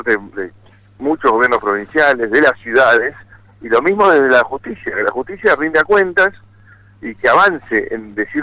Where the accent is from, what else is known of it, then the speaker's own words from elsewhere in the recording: Argentina; hay que creer en lo que somos nosotros los argentinos